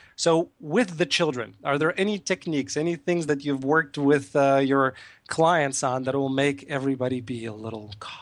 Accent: Eastern Ukraine, Ukraine; now in United States; me being from there, in case people didn't know, I am from Ukraine, from the eastern part of Ukraine.

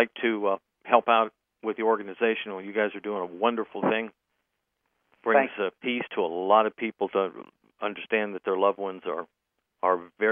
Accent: the South, United States; I'm from the South. I was raised a Southern Baptist.

